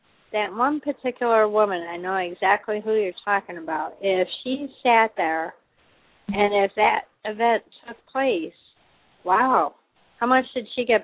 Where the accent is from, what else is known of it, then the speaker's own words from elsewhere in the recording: United States; And I told them I am American, but I do not follow him, period.